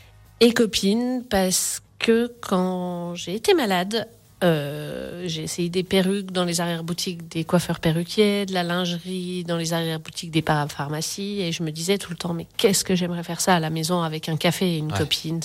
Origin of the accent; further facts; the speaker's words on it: Saint-Jeoire, Auvergne-Rhône-Alpes, France; donc je suis de Saint-Joire.